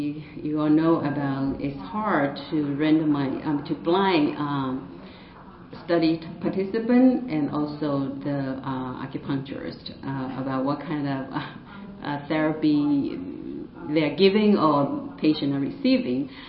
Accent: Taiwan; because I'm from Taiwan and I had some issue about I have Bell's palsy

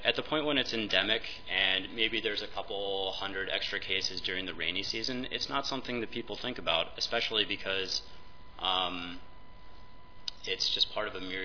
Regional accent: Pittsburgh, Pennsylvania, United States; And I'm from Pittsburgh.

